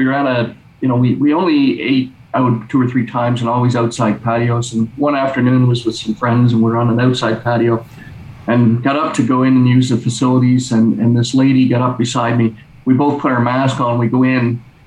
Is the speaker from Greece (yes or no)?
no; Canada; said, if you wait, like even in being Canadian